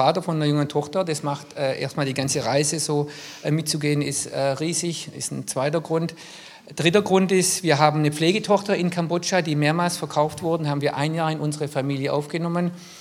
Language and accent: German; Baden-Württemberg, Germany; Ja, ich bin in der Nähe von Stuttgart aufgewachsen